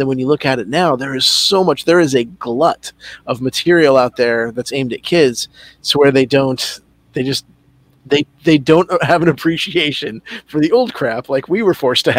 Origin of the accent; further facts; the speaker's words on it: Anaheim, California, United States; a place called Camelot near where I grew up in Anaheim